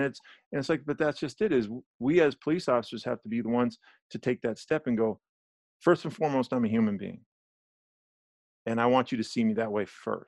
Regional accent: San Francisco, California, United States; I think the hardest part, growing up in San Francisco, my mom worked in a doctor's office.

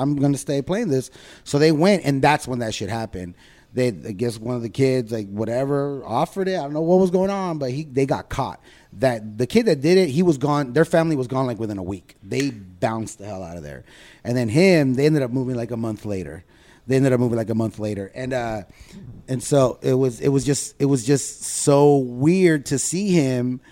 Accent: Los Angeles, California, United States; I grew up in Southeast LA, and it was a big old apartment complex, like 24 units.

